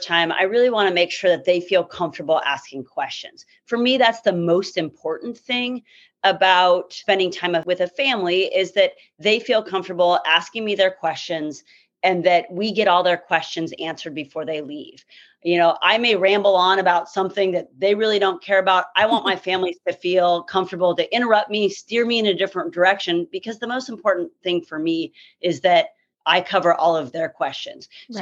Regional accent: Kansas City, United States; I am from Kansas City and really never thought I'd be back here, but am loving having a private practice where I grew up.

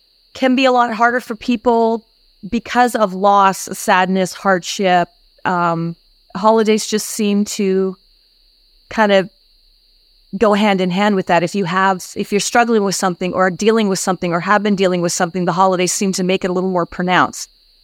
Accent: Canada; now in United States; I'm from Canada, so we have a little bit more of a break between Thanksgiving and Christmas.

